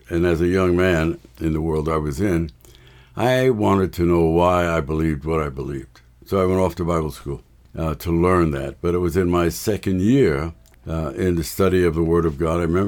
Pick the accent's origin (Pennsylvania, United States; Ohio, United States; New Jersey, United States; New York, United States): New York, United States; born there; Well, I was born in Lower Manhattan, one of three sons, to godly parents.